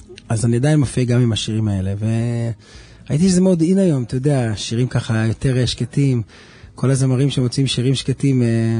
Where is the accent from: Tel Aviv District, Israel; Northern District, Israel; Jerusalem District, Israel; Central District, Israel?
Jerusalem District, Israel; Jerusalem; יש לנו פן ספרדי במשפחה, למרות שאנחנו הולנדים, כי גדלנו בנחלאות, תמיד מדברים על זה, והמשפחה שלנו חזרה בתשובה דרך בכנסת של פרסים, שירזים, גדלנו, הגרסת הנקוטה שלי דווקא בנוסח ספרדי ירושלמי